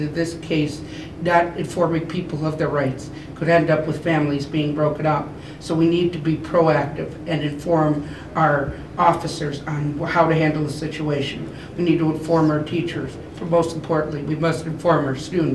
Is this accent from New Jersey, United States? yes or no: no; Whitewater, Wisconsin, United States; I'm originally from Whitewater, Wisconsin.